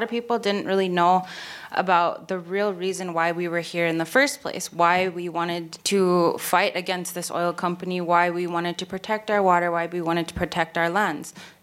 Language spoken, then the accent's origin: English; Standing Rock, North Dakota, United States; by the way. I'm from Standing Rock, and I grew up there all my life. I currently live there.